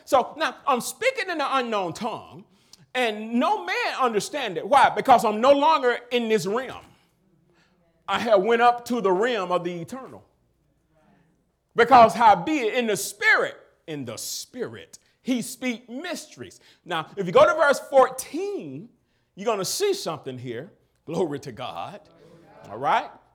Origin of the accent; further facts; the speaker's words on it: Alabama, United States; I am from Alabama. What I'm doing in Washington State, man?